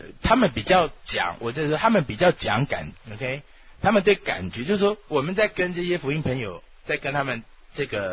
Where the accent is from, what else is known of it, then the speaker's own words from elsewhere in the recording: Taiwan; accent: Taiwanese Mandarin; 你看我台湾国语要出来